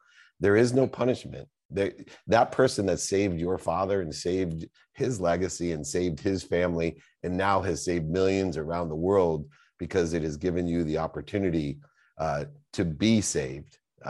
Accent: Bronx, New York, United States; I come from the Bronx and his family, and you know, and I've got a college education.

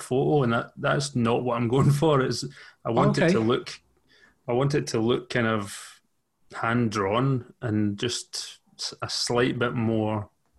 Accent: Glasgow, Scotland, United Kingdom; Yep. Played for Celtic youth when I was young.

